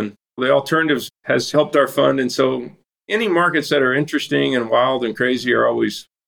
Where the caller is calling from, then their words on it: Canadian, Texas, United States; I'm in Canadian, Texas today